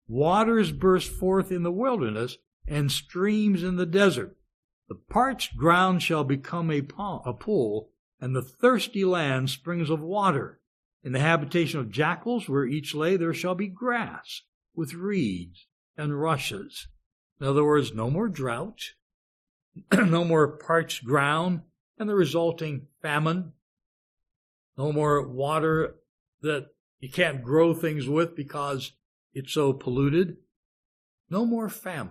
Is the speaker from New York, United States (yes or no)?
no; Youngstown, Ohio, United States; born or raised there